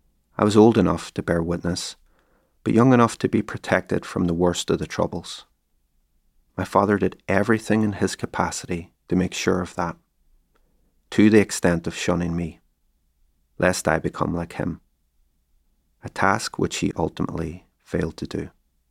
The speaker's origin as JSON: {"language": "English", "town": "Derry", "region": "Northern Ireland", "country": "United Kingdom", "tie": "born or raised there", "said": "Between 1969 and 1972, there was one brief reprieve in my hometown. An autonomous community space called Free Derry, encompassing the bog side in the valley and Craigan on the heights."}